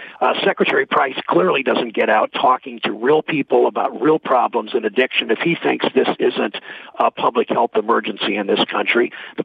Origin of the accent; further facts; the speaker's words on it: Mansfield, Ohio, United States; I grew up in Mansfield, Ohio.